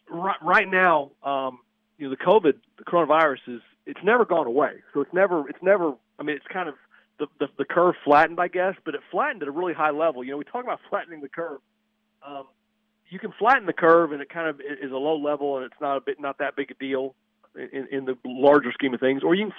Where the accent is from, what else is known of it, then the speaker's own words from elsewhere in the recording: Mississippi, United States; also born or lived in Georgia; and I'm from Mississippi and Georgia, and I've lost a lot of my accents.